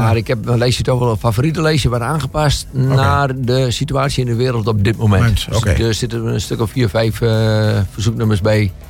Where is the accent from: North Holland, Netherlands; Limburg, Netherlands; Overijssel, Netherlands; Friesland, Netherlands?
Overijssel, Netherlands; Beuningen; Ik ben 64 jaar, geboren en getogen Tukker. Geboren en getogen in Beuningen. Ik woon nu in Volt in de gemeente Dinkland, dichtbij Rossum.